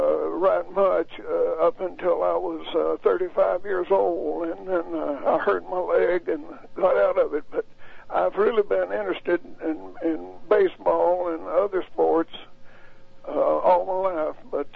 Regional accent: Greeneville, Tennessee, United States; Well, I was brought up here in Greene County, or Greenville, Tennessee, and of course was a farm boy.

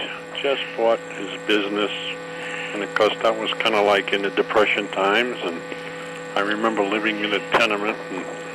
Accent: Cranston, Rhode Island, United States; born there; I was born in Cranston. Uh-oh, here comes the tough part. In July 2nd, 1931.

